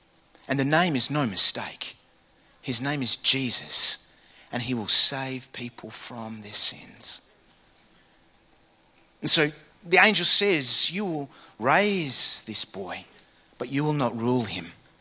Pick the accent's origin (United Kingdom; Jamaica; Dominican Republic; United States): United Kingdom; England; I mean, I'm English. I'm English.